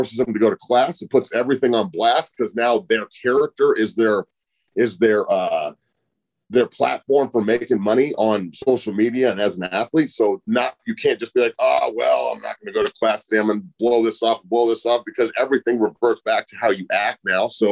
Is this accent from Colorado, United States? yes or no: yes; Boulder, Colorado, United States; I'm from Boulder too.